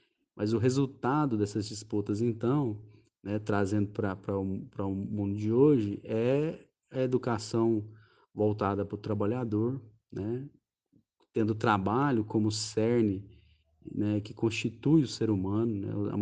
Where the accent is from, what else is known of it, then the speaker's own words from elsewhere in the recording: Rubiataba, Goiás, Brazil; minha cidade natal, que é a cidade de Rubiataba, pequenininha, fica no noroeste do estado.